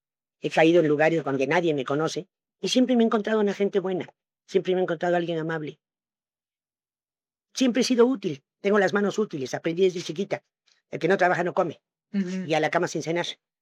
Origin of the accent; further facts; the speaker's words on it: Mexico City, Mexico; born there; also born or lived in Veracruz; En el Distrito Federal, en la colonia Cuauhtémoc, en la clínica del doctor Barnés, a media cuadra del Ángel de la Independencia.